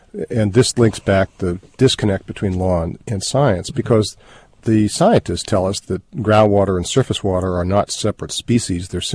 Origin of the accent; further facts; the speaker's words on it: Massachusetts, United States; Florida, Massachusetts, my home state, Michigan, Minnesota, Wisconsin.